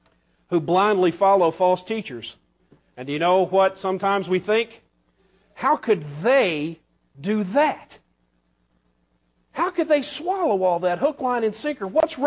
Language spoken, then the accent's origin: English; the South, United States; And bless her heart, and I'm from the South and I can say this.